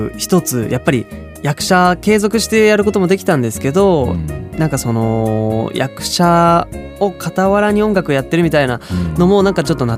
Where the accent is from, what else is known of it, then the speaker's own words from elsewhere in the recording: Osaka, Japan; 地元の大阪駅